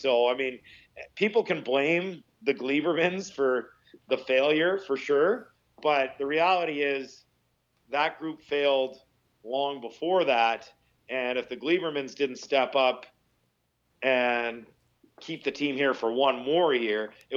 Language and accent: English; Edmonton, Alberta, Canada; now in Ottawa, Canada; I mean, growing up in Edmonton, I don't ever remember any good Ottawa football teams.